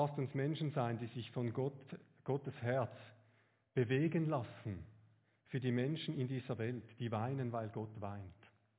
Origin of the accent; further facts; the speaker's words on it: Switzerland; Ich bin Schweizer und ich spreche aus der Sicht eines Schweizers mal jetzt